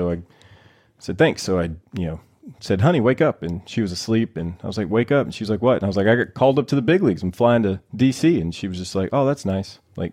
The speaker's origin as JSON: {"language": "English", "region": "the South", "country": "United States", "tie": "born or raised there", "said": "I grew up in the South. We had WGN and TBS. So we were Cubs fans, right?"}